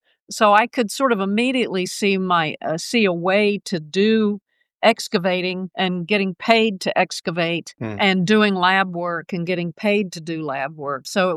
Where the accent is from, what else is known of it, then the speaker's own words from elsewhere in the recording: Tulsa, Oklahoma, United States; And I started excavating locally. I grew up in Tulsa, Oklahoma.